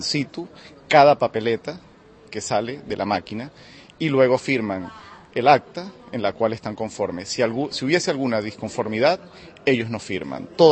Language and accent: Spanish; Venezuela; muchísimas gracias por la invitación a hablar un poco sobre la realidad actual en mi país, ¿no? Nicolás Maduro, actual presidente electo en Venezuela